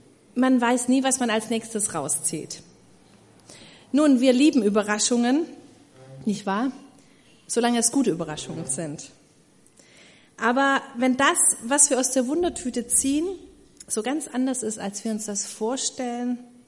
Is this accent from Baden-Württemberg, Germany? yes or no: yes; Baden-Württemberg, Germany; Bin übrigens in Süddeutschland, in der Nähe von Stuttgart aufgewachsen. Und das hört ihr vielleicht ab und zu an meinem noch hörbaren Dialekt.